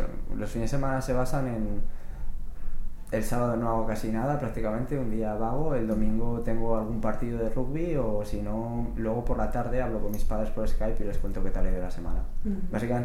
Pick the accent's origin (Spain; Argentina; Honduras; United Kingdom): Spain; moved away; yo vine de España con unos zapatos normales para España